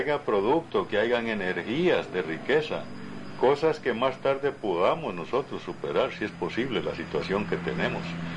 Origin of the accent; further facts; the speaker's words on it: Costa Rica; a lo cual yo, en mi manera de sentir como costarricense